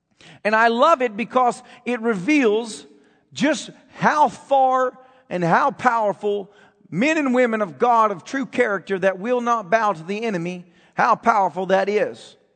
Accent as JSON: {"language": "English", "country": "United States", "said": "Even the fact that I'm American is such a blessing. You don't understand how blessed you are to even be born in America or live in America today."}